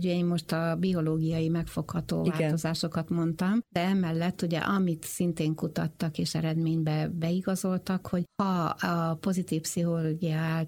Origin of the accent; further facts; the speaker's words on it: Pécs, Baranya, Hungary; és én egy pécsi lány vagyok, és egyértelmű volt egyke pécsi lány, hogy én nem fogok tudni elmenni Pécsről máshova tanulni